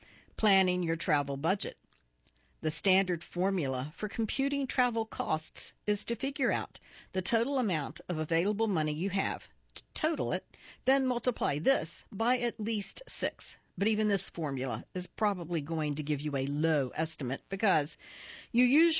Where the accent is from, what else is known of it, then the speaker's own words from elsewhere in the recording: United States; As an American who was raised in America and attended American schools